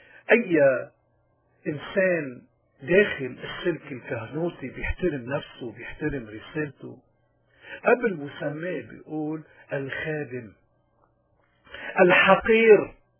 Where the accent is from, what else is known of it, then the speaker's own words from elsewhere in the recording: Lebanon; وجبنا كلبنانيين من أي شريحة كنا أنه نشهد للحق